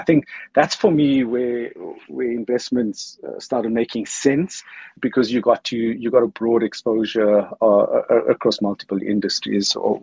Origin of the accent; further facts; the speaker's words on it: Roshni, Gauteng, South Africa; I come from a little town called Roshni, which is near Vereeniging.